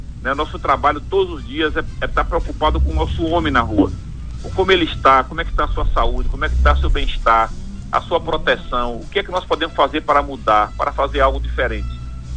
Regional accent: Juazeiro, Bahia, Brazil; Viagem, eu adoro a minha terra, Juazeiro, mas eu curto muito cidades históricas, e pra mim a Bahia é um celeiro de história.

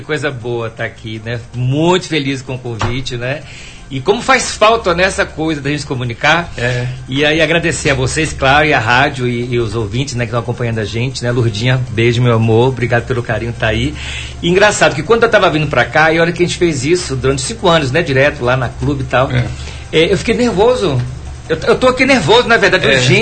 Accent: Bom Jesus da Serra, Bahia, Brazil; also born or lived in Piauí; eu fui gestado no Ceará. O processo de evolução foi de que nasci em Piauí, aí vim para Bom Jesus da Serra, e na época era distrito de Poções, então eu sou registrado como se tivesse nascido em Poções.

